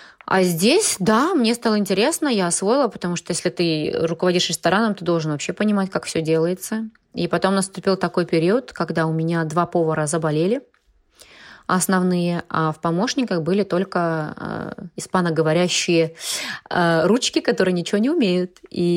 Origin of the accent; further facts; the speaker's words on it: Kaliningrad, Kaliningrad Oblast, Russia; Я говорю, мы из Калининграда.